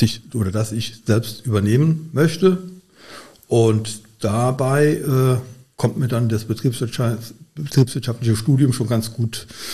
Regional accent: Güls, Rhineland-Palatinate, Germany; Ja, Güls ist für mich halt Heimat, mein Geburtsort und meistens auch mein Aufenthaltsort gewesen und Güls ist halt ein Stück von mir.

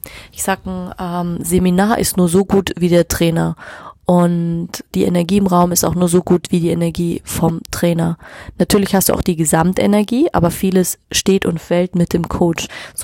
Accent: Munich, Bavaria, Germany; ich komme aus München, von dem her ist naheliegend

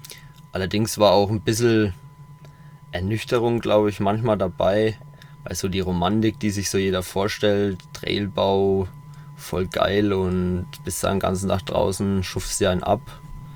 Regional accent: Coburg, Bavaria, Germany; Und bei uns zu Hause in Coburg gab es gar nichts.

